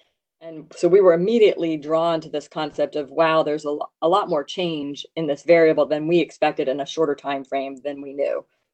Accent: Louisiana, United States; So I grew up in Louisiana, and I refer to my mother as having said, it's hotter here in Louisiana than it is in Arizona

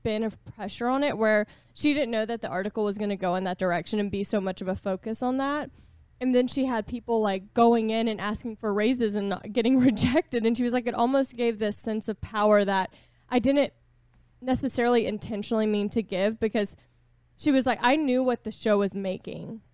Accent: Boston, Massachusetts, United States; I'm from Boston and I'm just kind of hard.

